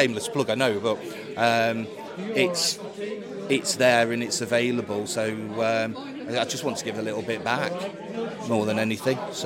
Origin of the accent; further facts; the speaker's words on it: Leicester, East Midlands, United Kingdom; now in Morecambe, United Kingdom; I was raised in Leicester, moved up to Morecambe in 1990.